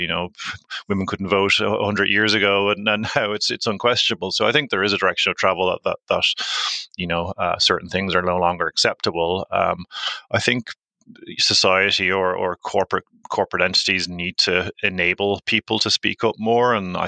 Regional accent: Ireland; accent: Irish; now in London, United Kingdom; Obviously, from my accent, I'm an Irishman, been in London for 15 years

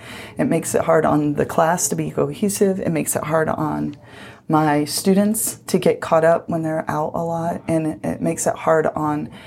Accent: Arkansas, United States; moved away; I'm from South Arkansas, actually. I grew up there and came out originally to go to BYU.

